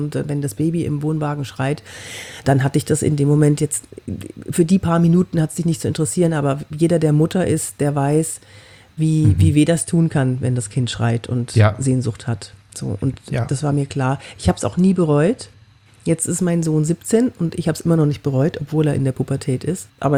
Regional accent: Cologne, North Rhine-Westphalia, Germany; Und ich bin aus Köln.

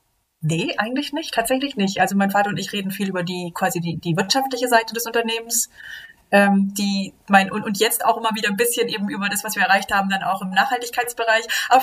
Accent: Southern Germany, Germany; Ich bin hier tatsächlich ganz im Süden Deutschlands aufgewachsen, auch im konservativ geprägten Süden Deutschlands mit wirklich klassischen Rollenbildern.

